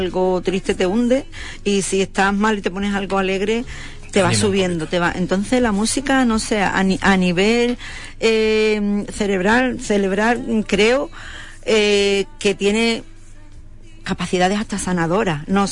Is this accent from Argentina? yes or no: no; Huelva, Andalusia, Spain; soy un artista de Huelva. Y jamás he estado en un cartel que diga artista de Huelva, jamás.